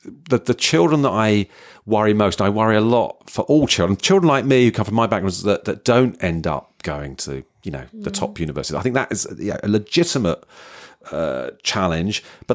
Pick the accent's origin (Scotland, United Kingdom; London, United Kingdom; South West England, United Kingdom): London, United Kingdom; I'm from London